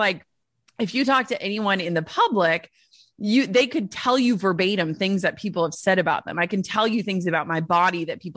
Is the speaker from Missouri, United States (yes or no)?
no; Minnesota, United States; I'm from Minnesota. Like I want everyone to like me.